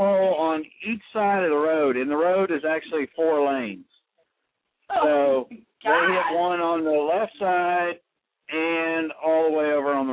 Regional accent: Texas, United States; accent: Texas; also born or lived in Ohio; That was where I was born, even though I have a Texas accent because I grew up here. But I was born in Ohio.

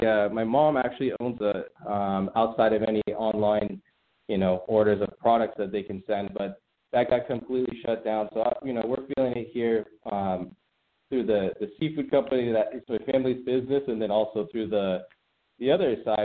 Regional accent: Redondo Beach, California, United States; Born and raised in the South Bay, born in Hawthorne and grew up in Redondo Beach in the Hollywood Riviera. So, a lot of family around here

